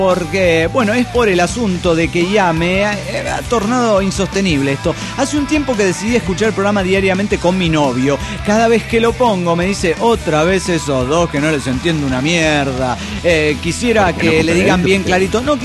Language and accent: Spanish; Cuernavaca, Morelos, Mexico; de Cuernavaca, Morelos, México.